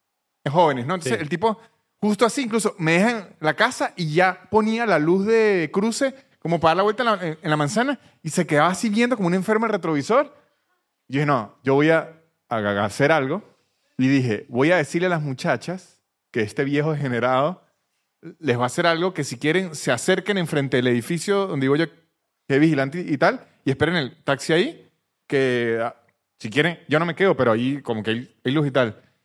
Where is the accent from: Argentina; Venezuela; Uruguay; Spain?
Venezuela; Pregunta, ¿de dónde sos? Digo, de Venezuela.